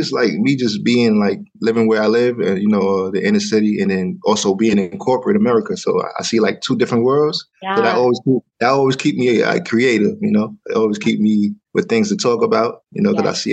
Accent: New York City, New York, United States; I'm from New York City. Was born and raised in New York. I lived in every borough, so I know the energy of New York real well.

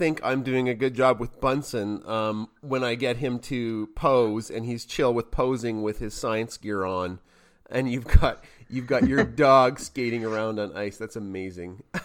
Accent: Canada; I'm from Canada

